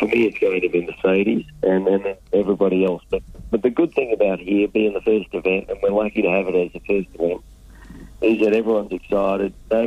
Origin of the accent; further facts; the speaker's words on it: Queensland, Australia; I'm a Queenslander.